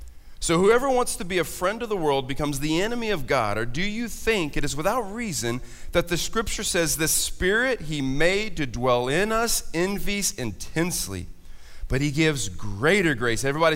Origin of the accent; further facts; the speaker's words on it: Houston, Texas, United States; now in Nolensville, United States; Growing up in Houston is a little different than Middle Tennessee.